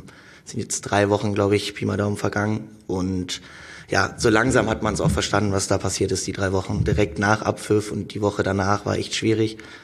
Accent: Köthen, Saxony-Anhalt, Germany; Die liegt zu Hause in meiner Heimatstadt Köthen bei meinen Eltern.

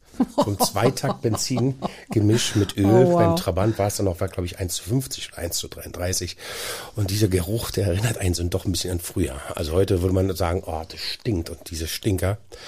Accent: Berlin, Germany; Ich bin halt aufgewachsen in Schöneweide, 2 Straßen von … entfernt.

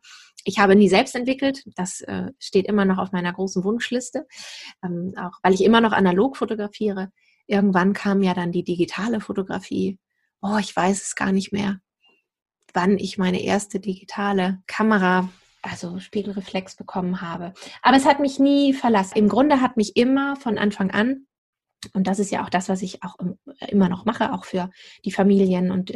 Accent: Germany; born there; Also ich komme gebürtig her hier aus dem Süden von Hamburg.

